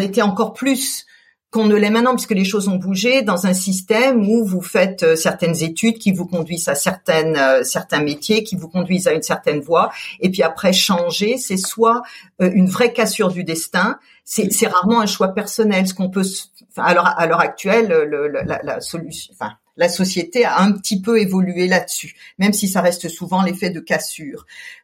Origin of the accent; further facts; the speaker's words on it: Colmar, Grand Est, France; J'ai grandi en Alsace. Je suis née à Colmar, donc dans une jolie ville, on va dire, de province, aux confins du territoire de France. puisque je suis française bien sûr, mais sur une terre qui a été une terre de passage entre le sud et le nord de l'Europe